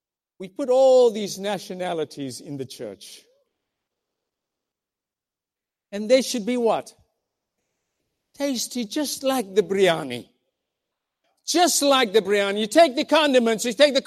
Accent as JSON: {"language": "English", "country": "South Africa", "tie": "born or raised there", "said": "Now, most of you know, I grew up in South Africa"}